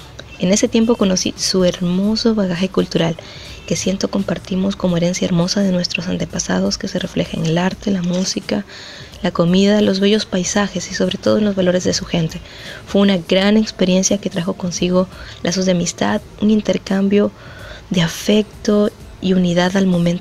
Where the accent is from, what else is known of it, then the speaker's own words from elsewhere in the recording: Trujillo, La Libertad, Peru; born there; Soy de Perú, trujillana de nacimiento, y en noviembre del 2012 tuve la maravillosa bendición de viajar a Colombia y vivir allí un año y medio.